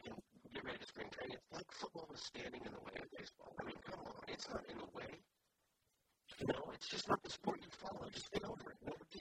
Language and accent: English; Texas, United States; I was raised in Texas, you know, Christ's sake. I mean, I had my high school football games, and more, it had 17,000 people out.